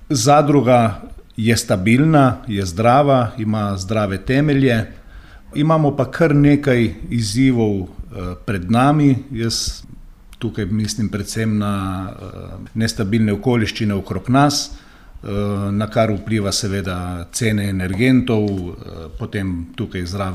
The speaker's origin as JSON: {"language": "Slovenian", "town": "Koper", "region": "Coastal–Karst", "country": "Slovenia", "said": "prihajam iz Kopra, star sem 51 let, poročen oče dveh hčera."}